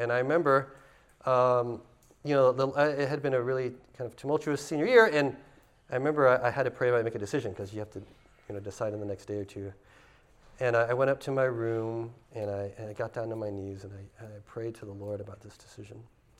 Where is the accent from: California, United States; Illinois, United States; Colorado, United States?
California, United States; I'm from California.